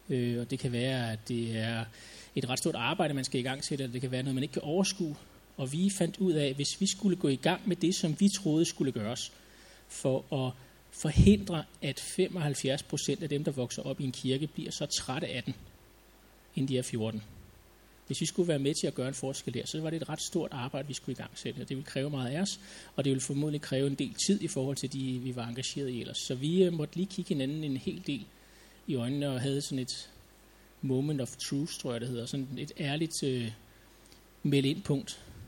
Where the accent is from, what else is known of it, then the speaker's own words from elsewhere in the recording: Frederiksværk, Capital Region of Denmark, Denmark; nede i byen i Frederiksværk, hvor jeg voksede op.